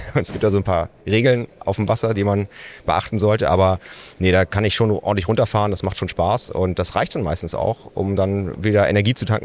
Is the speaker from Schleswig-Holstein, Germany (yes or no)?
yes; Schleswig-Holstein, Germany; Also wir hatten zwar einen See bei uns im Dorf in Ostholstein, da war ich fleißig Schlittschuhlaufen